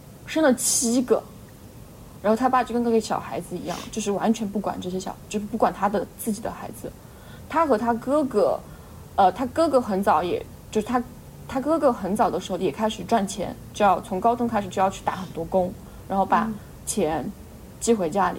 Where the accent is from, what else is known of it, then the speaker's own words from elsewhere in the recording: China; 我们中国人